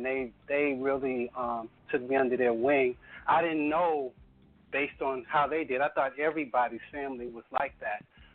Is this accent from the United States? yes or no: yes; Chicago, Illinois, United States; because I grew up in Chicago way back in the day